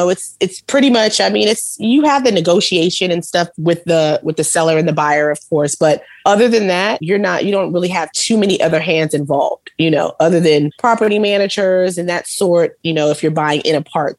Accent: Atlanta, Georgia, United States; So I was like, yeah, I'm from Atlanta too.

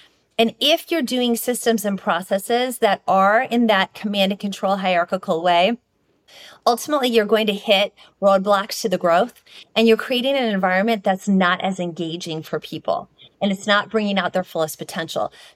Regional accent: Iowa, United States; I grew up in Iowa, everyone would go play kickball.

